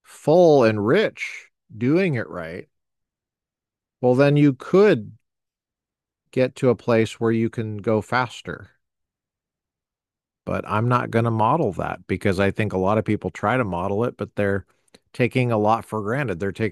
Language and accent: English; Colorado, United States; I grew up near Martin Marietta. It's in Colorado. It's in Colorado. Well, at least it was when I was growing up.